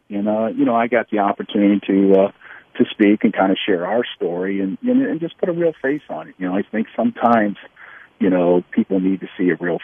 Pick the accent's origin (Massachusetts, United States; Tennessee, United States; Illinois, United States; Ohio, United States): Ohio, United States; I just give you in my home state in Ohio